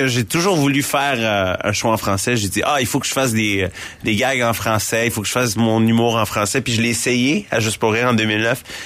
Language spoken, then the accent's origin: French; India; first language Hindi/Punjabi; French is a second language; Ben, c'est le hindi et le punjabi en premier.